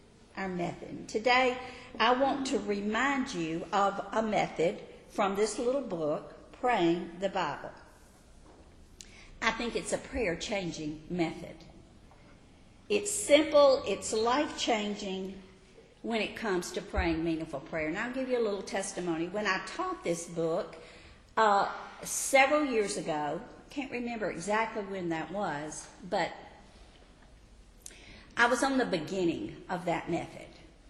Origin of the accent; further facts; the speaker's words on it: the South, United States; because I was raised in the South, and I knew what good Christians did.